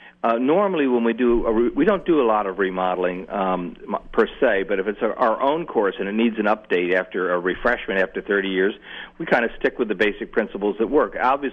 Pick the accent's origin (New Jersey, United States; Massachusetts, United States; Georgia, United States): New Jersey, United States; now in California, United States; I grew up in New Jersey, but I live in California.